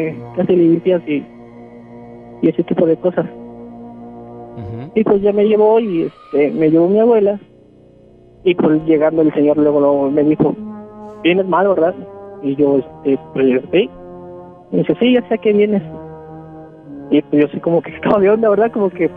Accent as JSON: {"language": "Spanish", "region": "Hidalgo", "country": "Mexico", "said": "porque yo soy de Hidalgo, y pues es un pueblito."}